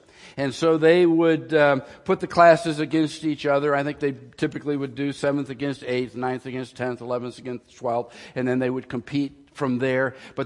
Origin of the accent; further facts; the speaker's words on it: New York, United States; but where we grew up in Western New York, they would have a snow sculpture day